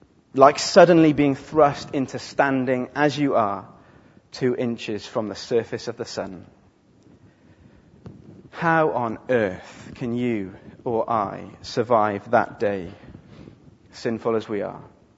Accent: Wales, United Kingdom; I'm from Wales, I can insult Aberystwyth, it's fine.

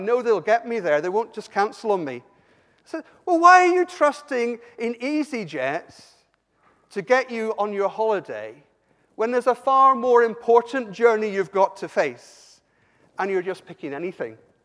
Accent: South West England, United Kingdom; accent: Somerset; Now, I come from Somerset. I enjoy listening to the Somerset accent. It's very broad.

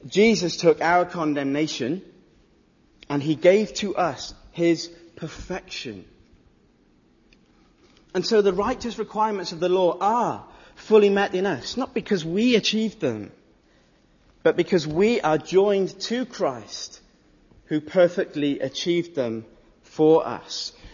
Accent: United Kingdom; I know we're British

